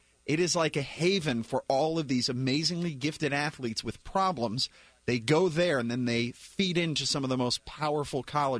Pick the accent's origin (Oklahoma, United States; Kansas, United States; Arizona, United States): Arizona, United States; Well, I grew up in Arizona, and we had rattlesnakes around, and I've seen